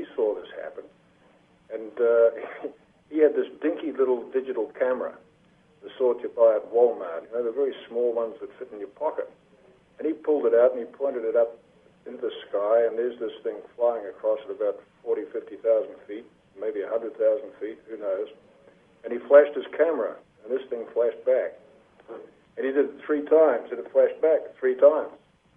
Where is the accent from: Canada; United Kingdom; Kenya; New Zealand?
New Zealand; now in United States; I come from New Zealand, and the media down there is a little more open to the idea of UFOs than I've found here in the States